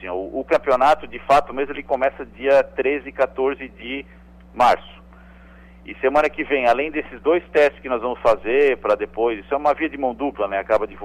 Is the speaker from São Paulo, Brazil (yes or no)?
no; Criciúma, Santa Catarina, Brazil; É, sou natural de Criciúma, né?